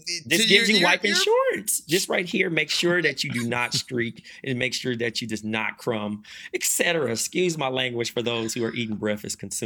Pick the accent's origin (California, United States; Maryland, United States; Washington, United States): California, United States; Compton; people that grew up in that area. I'm from Compton and, you know, people that are in the South Central area.